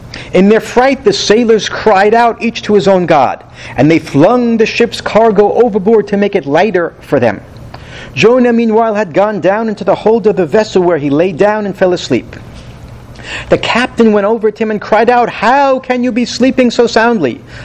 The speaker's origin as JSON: {"language": "English", "country": "United States", "tie": "born or raised there", "said": "we all know a little bit about because we grew up in America"}